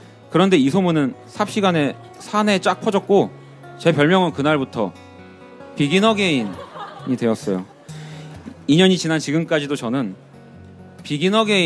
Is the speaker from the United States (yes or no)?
no; Daegu, South Korea; accent: Daegu; now in Seoul, South Korea; 서울 본사로 발령이 나서 상경했습니다. 그때까지 전 제가 그렇게 사투리가 심한 줄은 몰랐어요.